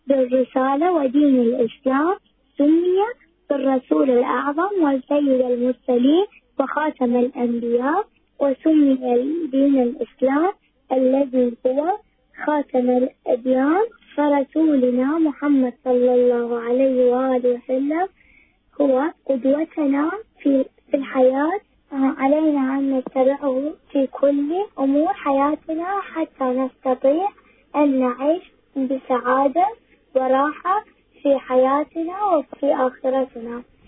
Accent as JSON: {"language": "Arabic", "country": "Iraq", "said": "من العراق وعمري 11 سنة"}